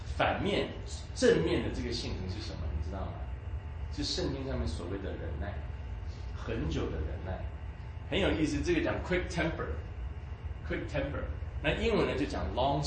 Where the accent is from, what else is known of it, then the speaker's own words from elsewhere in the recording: China; 那就像我们中国人去吃饭的时候抢付钱的时候